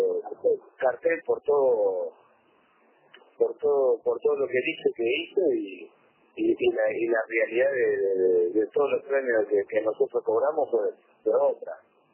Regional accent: Uruguay; y no es como que soy uruguayo

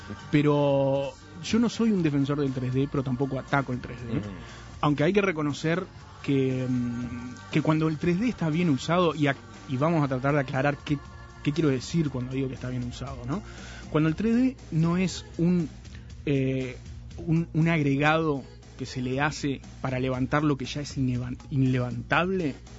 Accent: Salto, Uruguay; Yo cuando venía a Montevideo, cuando era chico, porque yo soy de Salto, como ya ustedes saben, venía cada tanto a Montevideo

